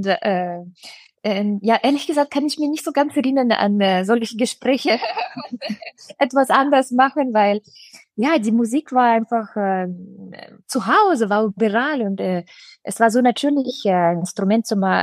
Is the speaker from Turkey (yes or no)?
no; Russia; German is a second language; moved away; Ich glaube, in Russland, wo ich aufgewachsen bin, da ist diese Differenz zwischen Professor und Schüler